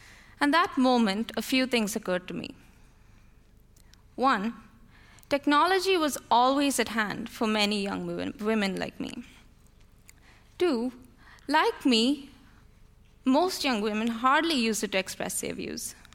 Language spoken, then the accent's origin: English; India; As an Indian, I felt embarrassment and disbelief.